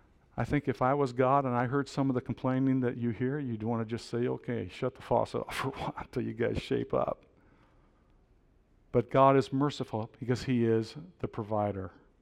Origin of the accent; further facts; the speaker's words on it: Iowa, United States; I'm from Iowa